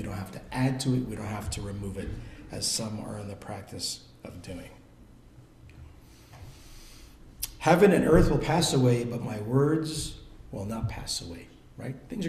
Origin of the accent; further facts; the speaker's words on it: Belize; I grew up in Belize, and my dad had a beautiful house right by the ocean.